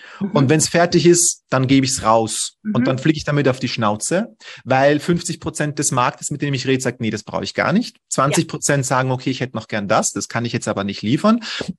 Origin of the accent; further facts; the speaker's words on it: Vienna, Austria; ich komme aus Wien.